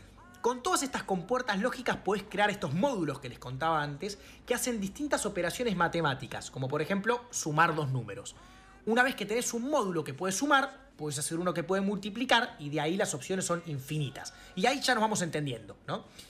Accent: Argentina; no estoy en el país porque estoy en este momento en el Río de Janeiro, en Brasil. Soy un argentino hablando portuñol

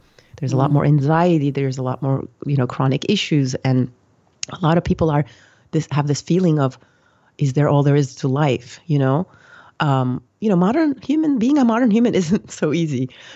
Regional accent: Turkey; moved away as an adult; also born or lived in United States; now in France; I am originally from Turkey. That's where I grew up. And then I lived in the US for 15 years. And I originally went there for college, and then I ended up staying there. And I lived on the two coasts, and I've been in France since 2007.

